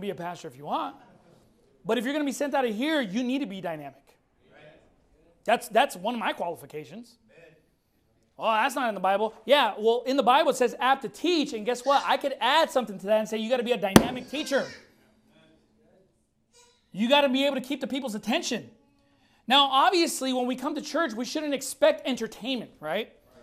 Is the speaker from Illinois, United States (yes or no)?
no; Long Beach, California, United States; I grew up in Long Beach and stuff like that.